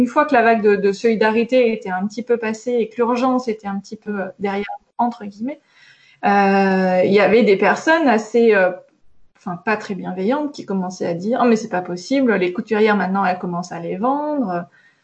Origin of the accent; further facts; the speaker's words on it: Grenoble, Auvergne-Rhône-Alpes, France; moi, je suis grenobloise, donc au départ, bah, je me dis, oh, bah, je sais, je suis de Grenoble